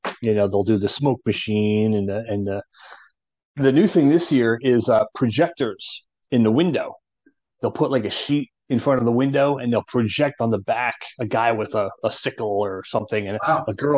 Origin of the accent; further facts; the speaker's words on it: New Jersey, United States; you really didn't see that much growing up in New Jersey.